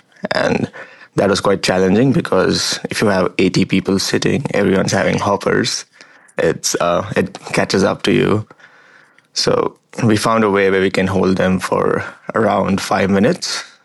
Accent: Pune, Maharashtra, India; also born or lived in Dharwad, India; my parents moved to Pune, which is a city in Maharashtra. That's where I spent most of, that's where I grew up.

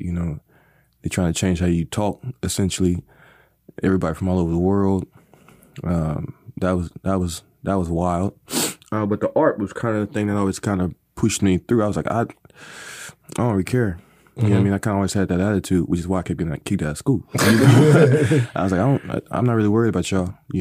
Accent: Lompoc, California, United States; born there; I was born in California.

